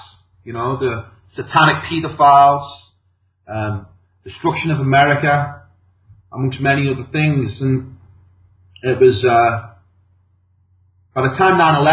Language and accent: English; Liverpool, North West England, United Kingdom; I'm from Liverpool, and Liverpool has got a really rebellious streak running through it. It's the Irish and the Celtic blood within us, you know.